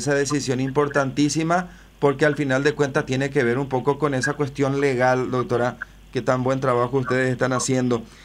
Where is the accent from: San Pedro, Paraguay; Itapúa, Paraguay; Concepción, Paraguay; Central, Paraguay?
San Pedro, Paraguay; San Pedro de Ycuamandiyú; now in Asunción, Paraguay; Yo soy de San Pedro de Cuamandullú, doctora Teresa Sosa. Mi familia vive allá, yo vivo en Asunción hace mucho tiempo.